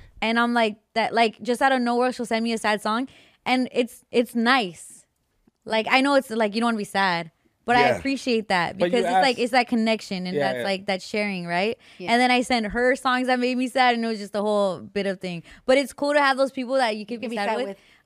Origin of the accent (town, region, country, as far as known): Yucatán, Mexico